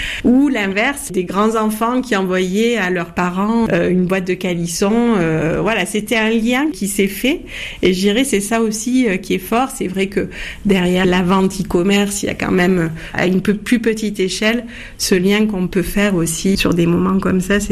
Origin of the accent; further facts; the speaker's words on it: Manosque, Provence-Alpes-Côte d'Azur, France; born there; accent: Provençal; Ah ben moi je suis née à Manosque en Haute-Provence